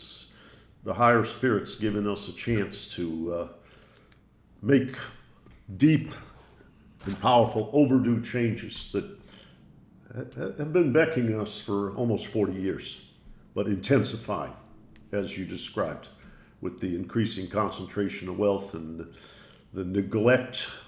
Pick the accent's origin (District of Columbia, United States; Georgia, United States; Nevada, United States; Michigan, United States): Michigan, United States; Detroit; And I grew up in Detroit, but I always say to people, God wasn't born in Detroit or Pittsburgh.